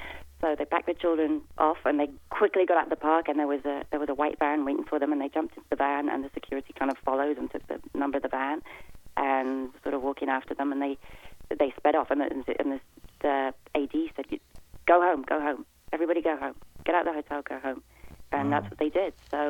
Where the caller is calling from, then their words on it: Los Angeles, California, United States; I'm calling from L.A.